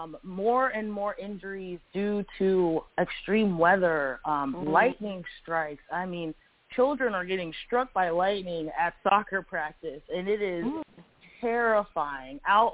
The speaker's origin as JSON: {"language": "English", "region": "Georgia", "country": "United States", "tie": "born or raised there", "said": "which to me, growing up in Georgia is just kind of weird."}